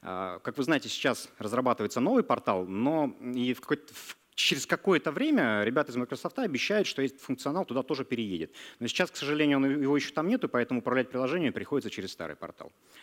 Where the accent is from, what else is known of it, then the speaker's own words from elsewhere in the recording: Novosibirsk, Novosibirsk Oblast, Russia; Я тоже из Новосибирска.